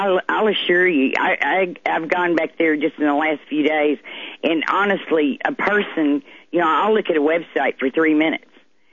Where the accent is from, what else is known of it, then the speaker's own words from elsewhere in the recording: United States; growing up in America, the good U.S. of A., law-abiding